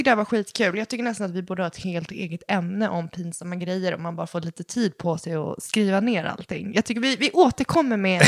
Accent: Sweden; born there; våra pappor är från Chile och vi är födda i Sverige.

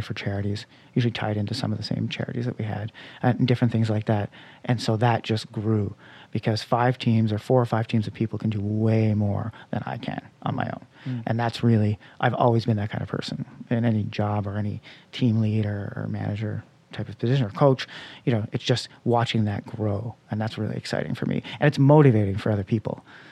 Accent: Montreal, Quebec, Canada; I grew up in Montreal, and I spent a lot of time here.

